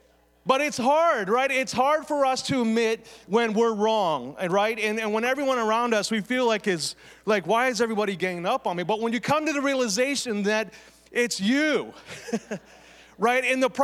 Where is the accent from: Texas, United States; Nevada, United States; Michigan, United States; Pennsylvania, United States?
Pennsylvania, United States; Beaver Falls; growing up in Western Pennsylvania, in Beaver Falls, that's where I'm from, Beaver County, my father was an alcoholic, right?